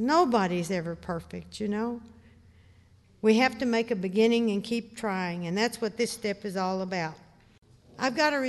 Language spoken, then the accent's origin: English; Arkansas, United States; Well, I was raised in Arkansas. We're in the middle of what is known as Tornado Alley.